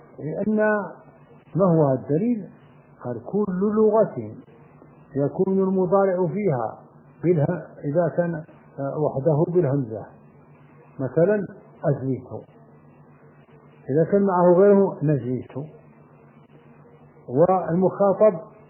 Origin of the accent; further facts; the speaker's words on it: Morocco; لان المغرب فيه برابر وعرب، فنقول المغربي وخلاص ما نقولش عربي